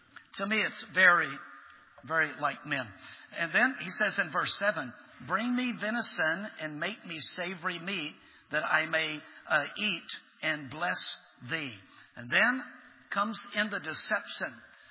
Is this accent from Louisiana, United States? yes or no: yes; Baton Rouge, Louisiana, United States; now in California, United States; I'm from Baton Rouge, Louisiana, so I'm from the deep south. And now I'm a missionary to the state of California.